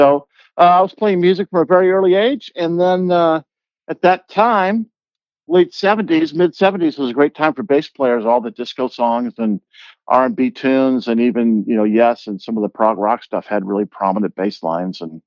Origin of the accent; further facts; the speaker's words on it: Champaign, Illinois, United States; also born or lived in New Orleans / Italy; Born in New Orleans, but I lived in Italy, but I grew up mostly in Champaign, Illinois, which is the land of opportunity if you're a tractor.